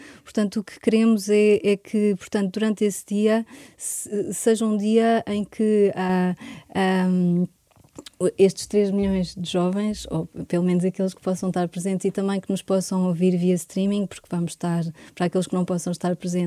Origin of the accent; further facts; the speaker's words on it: Lisbon, Portugal; Sempre vivi, nasci aqui, sempre vivi em Lisboa